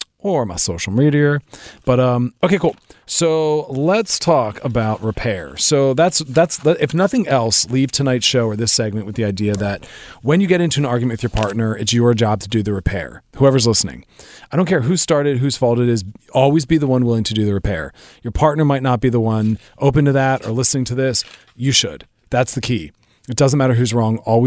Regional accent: United States; I'm from the East Coast. I live in Philadelphia, New York.

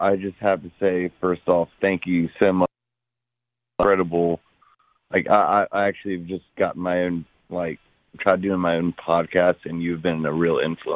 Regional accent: Charlotte, North Carolina, United States; I'm a Panther fan, obviously. I'm from Charlotte, and I also like the Steelers.

